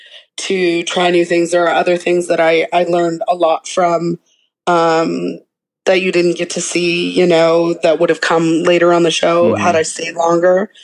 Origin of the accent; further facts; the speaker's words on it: United States; I do participate in capitalism because I am an American.